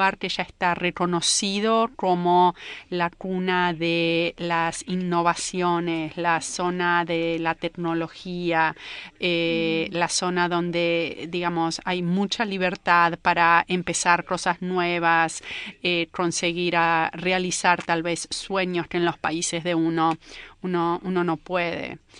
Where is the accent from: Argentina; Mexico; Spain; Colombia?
Argentina; moved away; also born or lived in Israel / Canada; Sí, nací en Israel, pero crecí en la Argentina. Y en la Argentina es donde empezó mi formación universitaria.